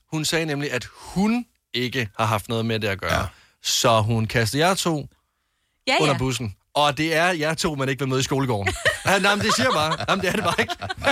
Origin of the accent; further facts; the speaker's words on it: Varde, Region of Southern Denmark, Denmark; jeg kommer fra Varde i Vestjylland